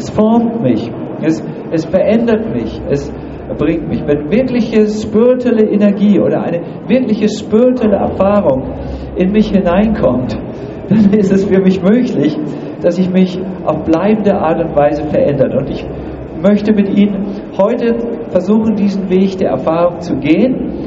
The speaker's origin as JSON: {"language": "German", "region": "Hamburg", "country": "Germany", "accent": "Hamburg", "said": "ich wurde immer als Hamburger angekündigt, jetzt darf ich auch mal Hamburgisch sprechen."}